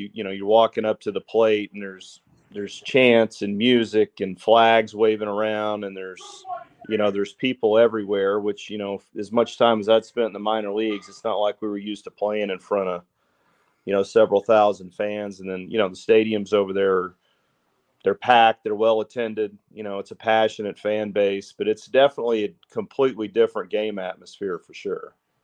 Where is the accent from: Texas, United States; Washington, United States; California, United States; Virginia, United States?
Texas, United States; You know, I grew up in West Texas, so we obviously that wasn't an option where I grew up.